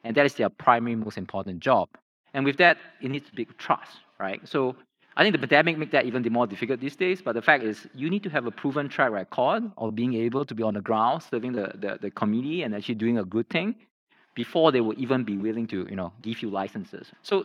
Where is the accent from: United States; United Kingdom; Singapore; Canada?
Singapore; I'm a Singaporean. I was born and raised here, spent time overseas.